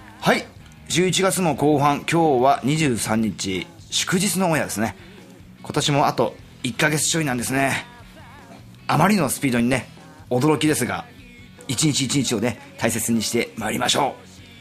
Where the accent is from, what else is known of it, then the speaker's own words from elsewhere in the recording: Ibaraki, Japan; 俺の地元は茨城県